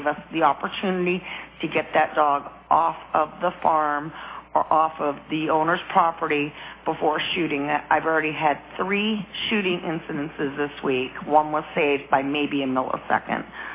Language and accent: English; Maine, United States; I'm originally from Maine. I had never seen stray dogs because we had shelters in Maine.